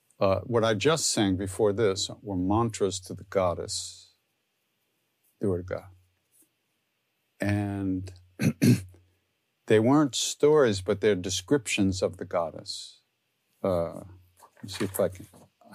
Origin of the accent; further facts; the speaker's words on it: Long Island, New York, United States; I'm from Long Island, so I sing like I'm from Long Island.